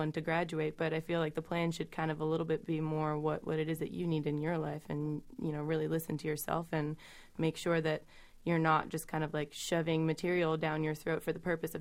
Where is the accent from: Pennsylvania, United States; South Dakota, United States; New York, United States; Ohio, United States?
Pennsylvania, United States; Lancaster; also born or lived in Connecticut; I grew up in Lancaster, Pennsylvania. I lived for the first 8 years I lived in Connecticut, and then my family moved to Pennsylvania, and we moved a lot.